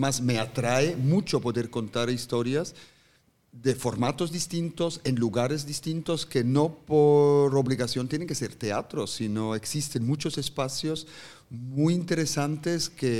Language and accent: Spanish; Switzerland; first language Swiss German; Spanish is a second language; he nacido y crecido en Suiza, mi idioma natal es el alemán, el suizo concretamente, y he nacido en las montañas, literalmente, y tan literal que yo iba esquiando al colegio por la mañana.